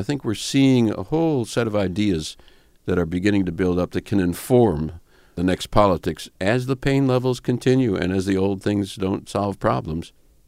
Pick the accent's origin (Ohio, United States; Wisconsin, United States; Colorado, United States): Wisconsin, United States; I'm from Wisconsin. I remember Joe McCarthy in the 1950s.